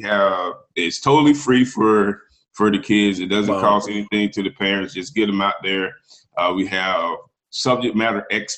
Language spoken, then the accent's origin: English; Melbourne, Florida, United States; Born and raised in Melbourne, Florida. Shout out to Melbourne.